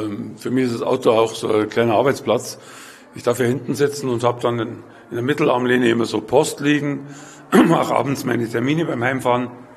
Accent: Munich, Bavaria, Germany; Naja, als Münchner war natürlich mein Lieblingsmuseum das Deutsche Museum

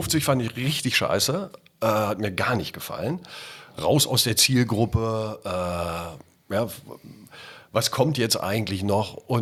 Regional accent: Göttingen, Lower Saxony, Germany; Ich bin ja groß geworden in Göttingen.

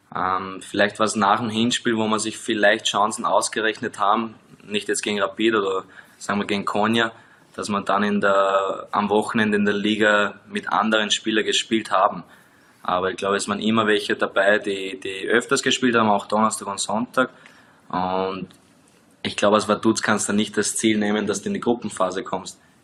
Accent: Austria; als Österreicher die ganzen Medien mitbekommst

